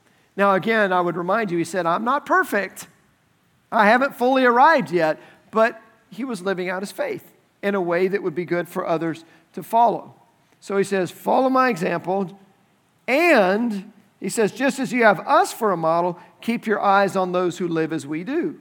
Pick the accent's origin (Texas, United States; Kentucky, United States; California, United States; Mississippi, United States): Texas, United States; Dallas; So growing up in Dallas, I was a Dallas Mavericks fan.